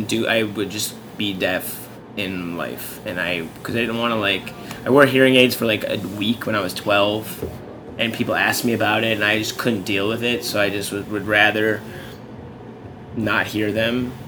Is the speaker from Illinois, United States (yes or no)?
yes; Chicago, Illinois, United States; I dropped out of school, moved back home. I'm from Chicago, so I'm from the burbs